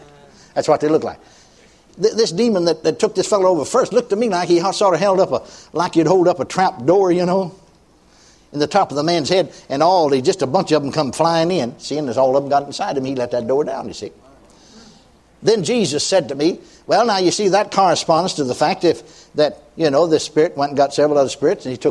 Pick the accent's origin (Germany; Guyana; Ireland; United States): United States; Texas; Remember there in my hometown, or my home county, Collin County, Texas, just county north of Dallas County.